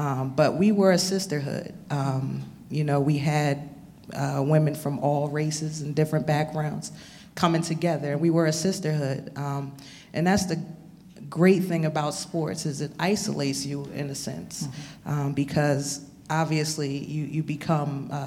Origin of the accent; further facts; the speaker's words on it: New Jersey, United States; Like I said, I came from the East Coast. I'm from New Jersey.